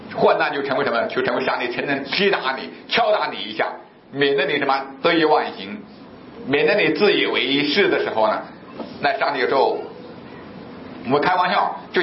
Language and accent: Chinese; China; 我从小在中国大陆长大到现在为止